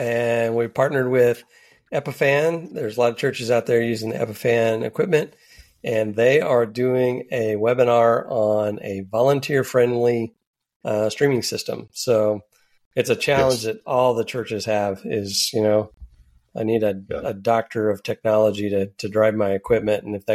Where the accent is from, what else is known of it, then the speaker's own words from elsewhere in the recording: Texas, United States; I remember I went to the University of Texas, and I grew up in South Texas, so got a long Texas history